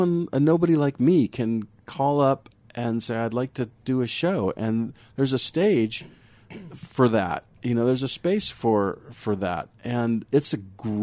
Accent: Austin, Texas, United States; I grew up in Austin. Yeah, cool. It's true. Yeah. Yeah. I'm, you know, an officially endorsed Texas Jew boy from … himself, you know?

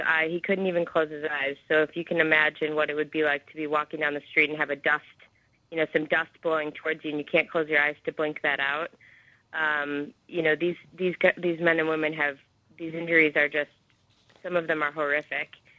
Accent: Michigan, United States; I came from the Midwest, from Michigan, and coming out here

